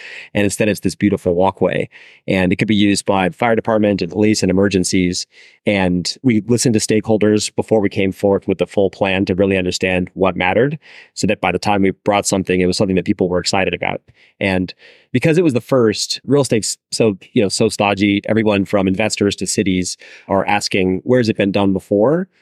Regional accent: Phoenix, Arizona, United States; I've been to over 60 countries and lived in a handful. And I grew up in Phoenix and like had an SUV in college and high school.

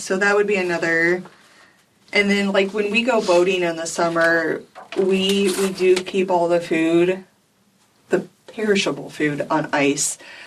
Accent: United States; Which is funny because my hometown was half in Iowa, half in Missouri.

